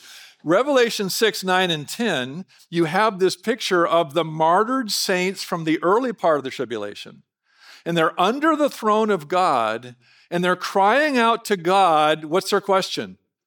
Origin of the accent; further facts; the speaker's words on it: Oregon, United States; When I was growing up in Southern Oregon, we'd go water skiing all the time